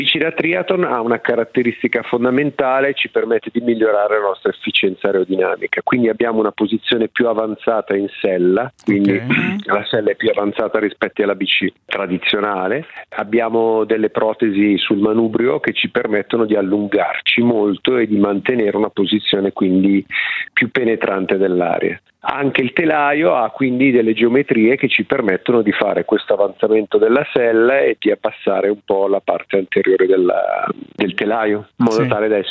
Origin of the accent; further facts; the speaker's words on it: Lombardy, Italy; però noi lombardi o comunque della nord Italia